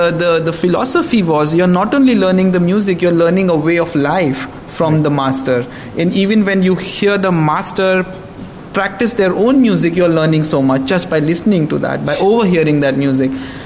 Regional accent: Mumbai, Maharashtra, India; me being born and raised in Mumbai, I personally relate to the craziness, the chaos and the ethos of that great city.

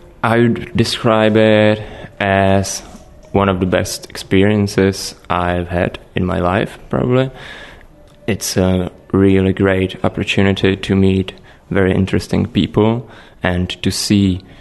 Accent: Hradec Králové, Hradec Králové Region, Czechia; English is a second language; We make quite a big cultural thing in my hometown. It's Hradec Králové. It's roughly around 100,000 inhabitants, so it's not that big, but it's not small either.

